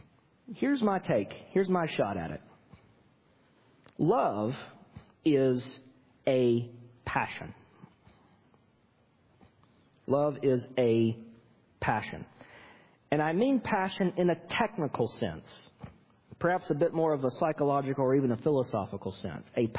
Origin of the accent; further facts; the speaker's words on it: North Carolina, United States; I'm from North Carolina.